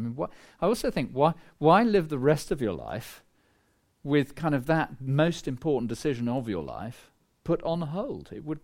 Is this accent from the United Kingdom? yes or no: yes; England, United Kingdom; people have to write their questions down because we're English.